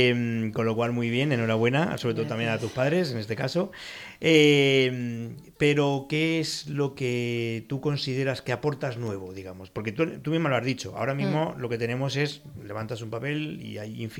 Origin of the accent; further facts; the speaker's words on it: Valencian Community, Spain; pues eso como valencianos bueno, nos tiene que honrar.